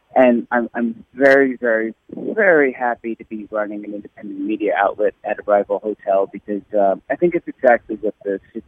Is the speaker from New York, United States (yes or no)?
yes; New York, United States; now in Washington, United States; And as a New Yorker, I can't stress enough just how much culture is happening here in the district.